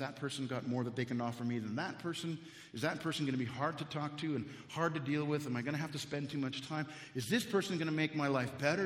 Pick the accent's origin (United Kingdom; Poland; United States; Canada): Canada; and I'm from Canada, and this time of the year it was cold in Canada